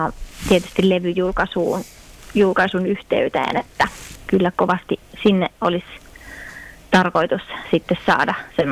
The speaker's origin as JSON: {"language": "Finnish", "town": "Teuva", "region": "South Ostrobothnia", "country": "Finland", "lives_now": "Pietarsaari, Finland", "said": "ja mä oon alun perin Teualta kotoisin, mutta tällä hetkellä asustelen Pietarsaaressa eli täällä Pohjanmaalla edelleen."}